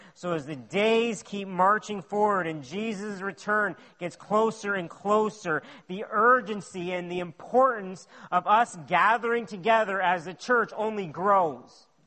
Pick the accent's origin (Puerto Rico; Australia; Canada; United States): Canada; What does being Canadian mean? It means sweating in the summer and freezing in the winter, right?